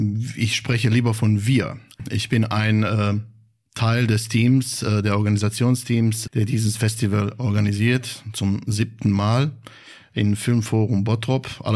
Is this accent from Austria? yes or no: no; Sarajevo, Federation of Bosnia and Herzegovina, Bosnia & Herzegovina; Ja, ich bin aus Sarajevo, genau.